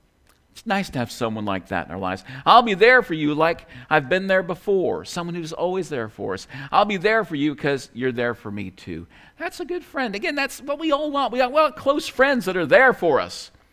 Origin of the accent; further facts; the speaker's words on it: New York, United States; Anyway, I grew up in New York and been to a lot of Yankee games, some Met games